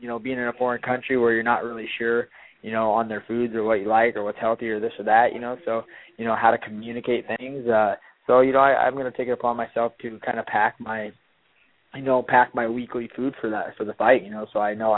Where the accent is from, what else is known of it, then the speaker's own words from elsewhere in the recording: Yakima, Washington, United States; my home state, Yakima, or Washington.